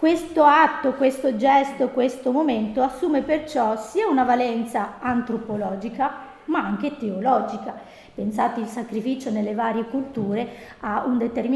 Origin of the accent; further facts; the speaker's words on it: Marcon, Veneto, Italy; Io sono originaria di Marcò, provincia di Venezia.